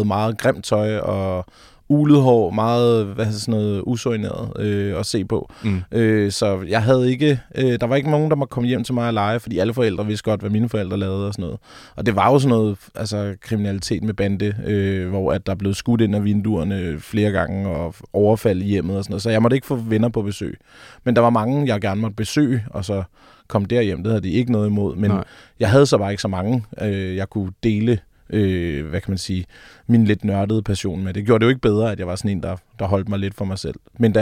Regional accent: Kværndrup, Region of Southern Denmark, Denmark; also born or lived in Lolland; Men jeg voksede op på Fyn i en lille by, der hedder Kværndrup, og så mange af de kommuner, der ligger rundt omkring der.

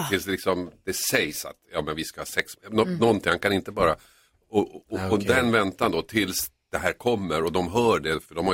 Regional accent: Finland; Nej, vet jag är från Finland.

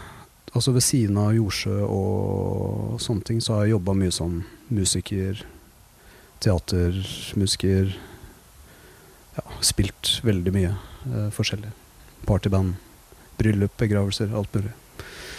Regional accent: Våler, Østfold, Norway; Nei, jeg kommer fra Våler I Østfold. Moss jo nærmeste byen og det veldig sånn rockeby.

